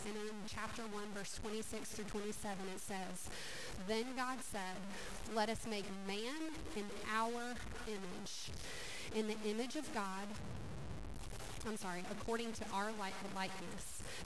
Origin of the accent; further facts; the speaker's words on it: United States; accent: country; I'm from America. I've got a country accent sometimes.